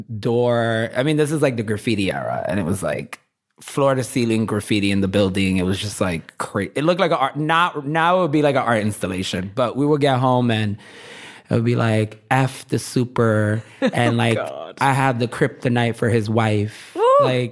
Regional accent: New York City, New York, United States; I'm born and raised in Williamsburg.

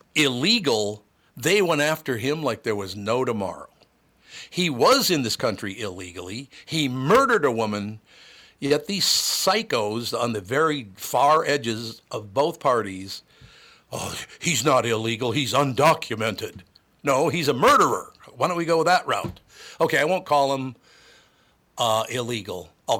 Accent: Long Prairie, Minnesota, United States; born there; I was born in Long Prairie, Minnesota.

